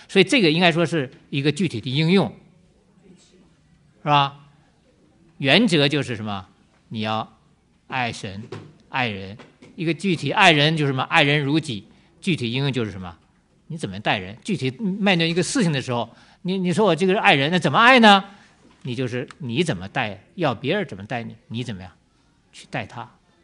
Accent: Northeast China, China; 就一般我们东北人叫什么什么熊瞎子皮苞米哈

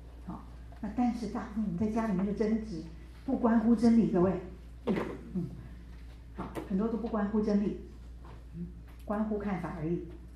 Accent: China; 我们中国人讲的各退一步

